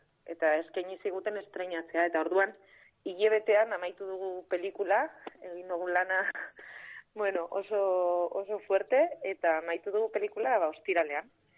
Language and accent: Basque; Amorebieta-Etxano, Basque Country, Spain; behintzat Bilbon, Zornotzan, nire herrian